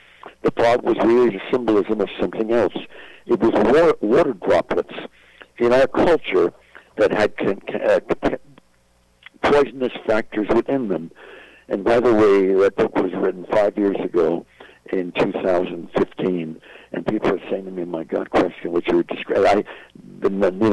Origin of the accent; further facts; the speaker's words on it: United States; I'm speaking as an American citizen who grew up and have studied history.